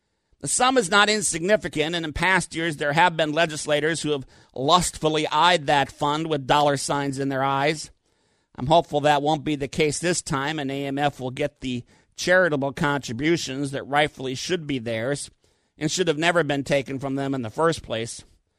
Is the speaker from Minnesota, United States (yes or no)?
yes; Minnesota, United States; Well, growing up in Minnesota, as I've talked about frequently, I was one of those kids who stayed home from school to watch launches and moonwalks on TV.